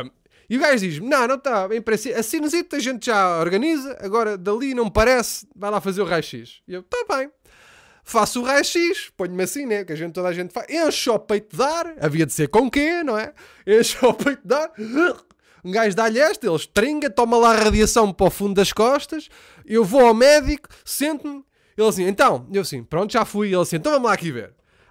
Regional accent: Viseu, Portugal; este puto também é lá da minha terra. Esse que é de Viseu.

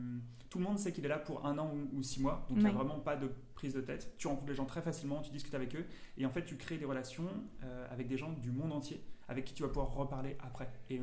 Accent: Hauts-de-France, France; now in Canada; Je viens de Picardie.

